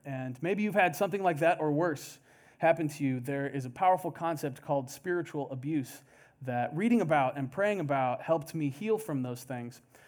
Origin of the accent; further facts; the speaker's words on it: Kansas City, Missouri, United States; I grew up in Kansas City, Missouri, as I said, and I grew up going to a church that was later featured in the documentary Jesus Camp.